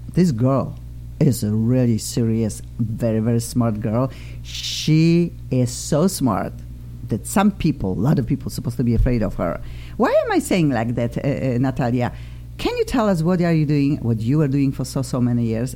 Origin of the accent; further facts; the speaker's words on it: Poland; English is a second language; I'm also from Poland.